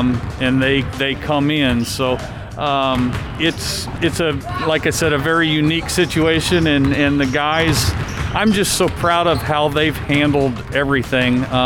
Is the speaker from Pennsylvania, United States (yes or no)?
no; Monmouth, Illinois, United States; I'm born and raised in Monmouth.